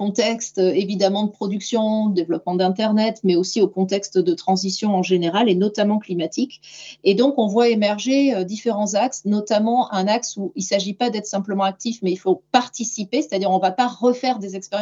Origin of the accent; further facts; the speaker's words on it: Nouvelle-Aquitaine, France; chez moi, je suis de Gironde. Chez moi, on a eu des gros soucis de forêts.